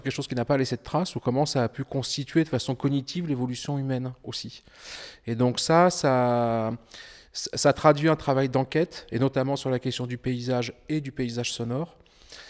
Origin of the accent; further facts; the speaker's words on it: Sarlat, Nouvelle-Aquitaine, France; Moi, je suis natif d'à côté de Sarlat, et donc j'évoque les paysages de falaises, de rivières, qui sont plutôt des paysages naturels, qui m'ont permis de grandir, on va dire, et auxquels je garde un très fort attachement.